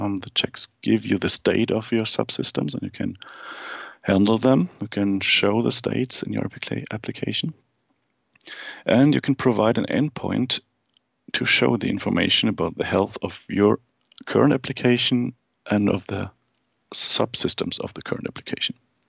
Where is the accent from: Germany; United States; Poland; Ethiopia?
Germany; southern Germany; I'm from Southern Germany.